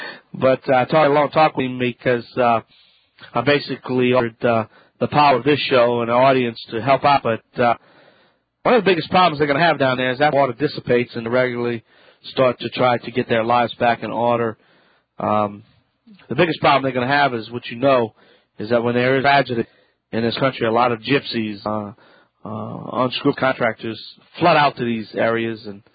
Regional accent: Louisiana, United States; from the Bayou Land. I'm … … America's only self-proclaimed home expert.

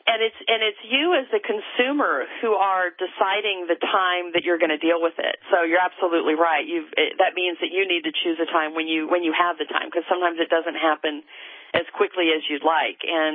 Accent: Seattle, Washington, United States; I was in Manhattan I'm from Seattle, but I was in Manhattan on business in January.

